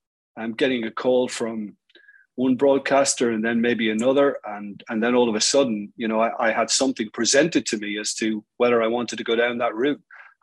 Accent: Waterford, County Waterford, Ireland; moved away; also born or lived in Dublin; it began really with me moving from my hometown, Waterford, in the Republic of Ireland, to Dublin.

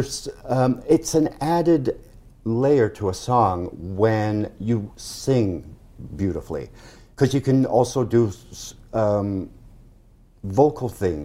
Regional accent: United Kingdom; It was tough because we came from Britain where there was no censorship, so mm-hmm. everything was basically free.

